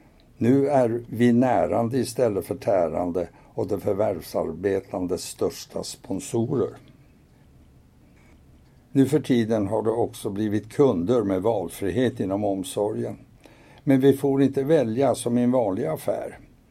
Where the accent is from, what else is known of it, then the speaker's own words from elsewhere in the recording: Stockholm, Stockholm County, Sweden; När jag växte upp i Stockholm och inte hade det så fett